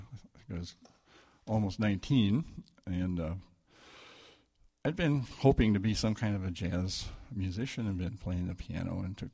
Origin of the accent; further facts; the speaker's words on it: Minnesota, United States; I'm a Lutheran like you guys, and it was a real collision because I come from Minnesota